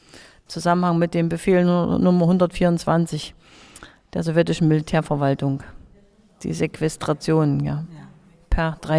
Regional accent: Halle, Saxony-Anhalt, Germany; born there; Post aus Halle an der Saale, meiner Geburtsstadt

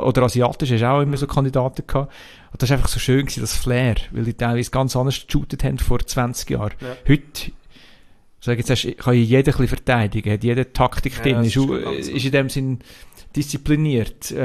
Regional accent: Switzerland; wenn du als Schweizer mit einem Senegalese

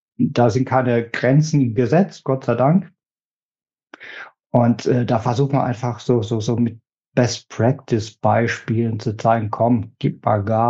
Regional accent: Rhineland-Palatinate, Germany; ich kam als, ich kann es ja jetzt sagen, ich kam als Pfälzer, da muss man ein bisschen vorsichtig sein, noch immer.

